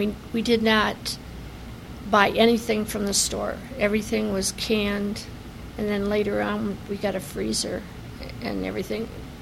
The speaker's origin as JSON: {"language": "English", "town": "Boston Township", "region": "Ohio", "country": "United States", "tie": "born or raised there", "lives_now": "Cuyahoga Falls, United States", "said": "I live in Cuyahoga Falls. I was born on Wheatley Road in Boston Township."}